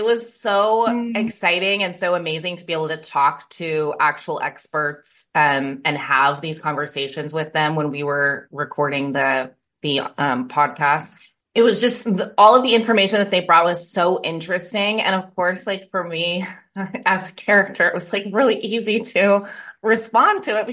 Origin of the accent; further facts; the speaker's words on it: Idaho, United States; I grew up in Idaho, so it's like, you know, just woods and trees.